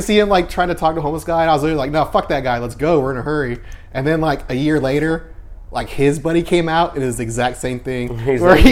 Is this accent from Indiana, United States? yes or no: yes; Kokomo, Indiana, United States; Yeah, I'm from Kokomo, which is like an hour north of Indianapolis.